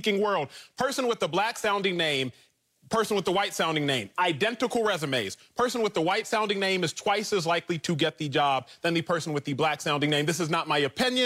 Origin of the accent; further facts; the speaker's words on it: Dallas, Texas, United States; I grew up in Dallas.